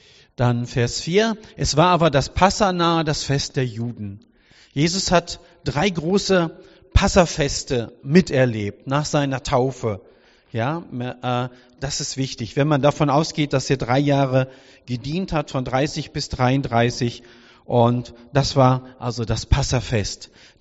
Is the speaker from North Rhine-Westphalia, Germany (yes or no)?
no; Montabaur, Rhineland-Palatinate, Germany; Alle die mich kennen und die mich nicht kennen, ich komme aus Montabaur